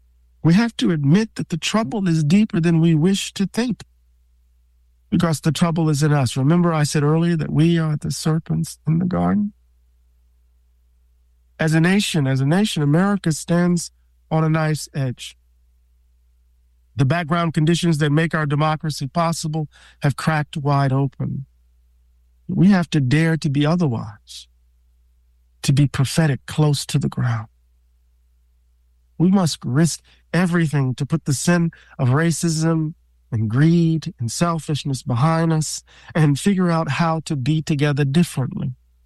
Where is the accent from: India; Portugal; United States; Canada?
United States; And here I'm speaking as an American, of course.